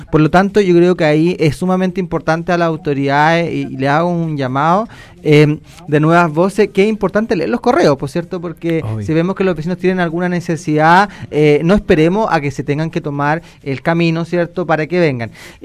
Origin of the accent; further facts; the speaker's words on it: Ñiquén, Ñuble, Chile; como yo soy de Ñiquén, le puedo explicar también.